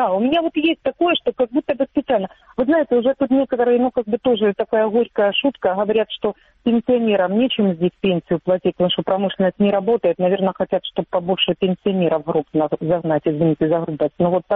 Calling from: Donetsk, Donetsk Oblast, Ukraine; Я из неподконтрольного Донецка.

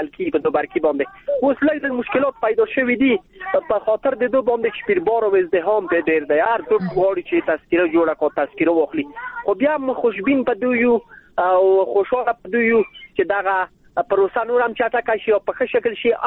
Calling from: Maidan Wardak, Afghanistan; انده وردګونه

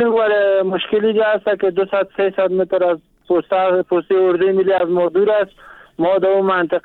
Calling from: Kunduz, Afghanistan; بله از قندوز هستم، از منطقه آلچین هستم.

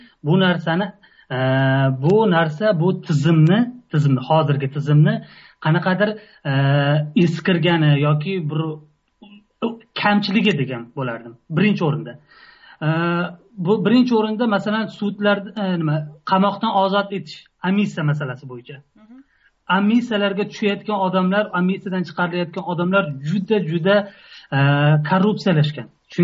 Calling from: Tashkent, Uzbekistan; Men Toshkentdan.

